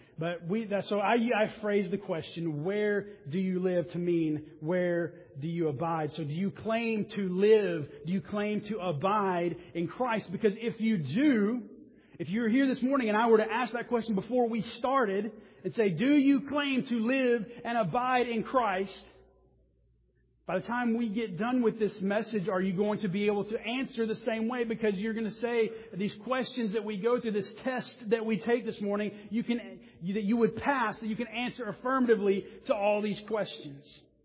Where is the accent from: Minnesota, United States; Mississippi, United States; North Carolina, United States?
Mississippi, United States; but I am from the South, and for some reason people think we say pecan. Now, it depends. It's actually regional. I'm from Mississippi.